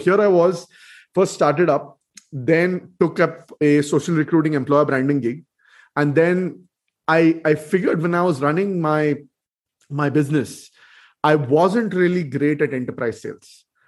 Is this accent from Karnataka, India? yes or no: yes; Belgaum, Karnataka, India; And out of a small town called Belgaum, which is my hometown in Karnataka, I ended up hiring top talent